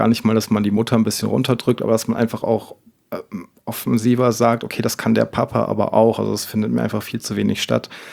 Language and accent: German; Northern Germany, Germany; born there; ich komme gebürtig aus Norddeutschland